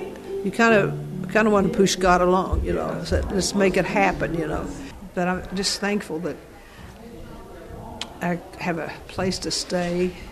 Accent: Joplin, Missouri, United States; I'm 76, and I've lived here all my life.

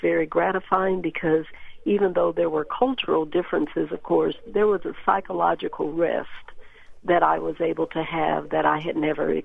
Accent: United States; and I was thinking about my own experience, even though I am an American.

